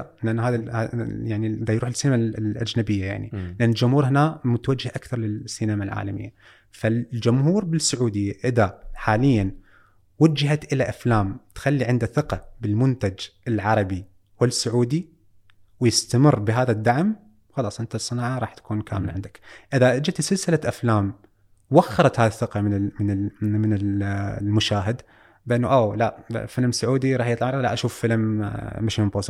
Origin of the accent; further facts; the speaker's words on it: Iraq; وأكو عندنا بالعراق حسيت حس روائي القصص حلو عند أي واحد.